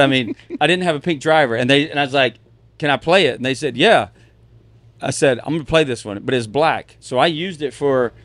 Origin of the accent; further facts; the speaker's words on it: the South, United States; but my mom, she's from Mississippi. I'm from the South.